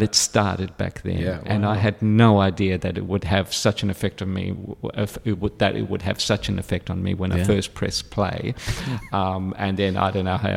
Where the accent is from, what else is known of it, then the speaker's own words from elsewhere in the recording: Alexandria, Alexandria Governorate, Egypt; I grew up in Alexandria.